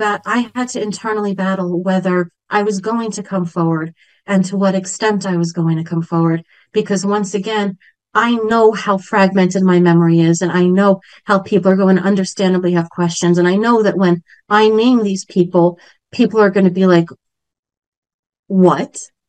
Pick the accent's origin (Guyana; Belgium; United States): United States; New York; I grew up on Long Island.